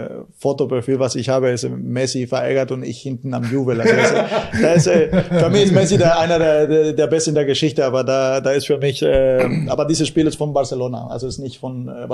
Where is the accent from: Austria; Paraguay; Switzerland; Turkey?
Paraguay; San Joaquin, Caaguazú; German is a second language; now in Germany; In meinem Heimatdorf, in San Joaquin, von woher ich komme.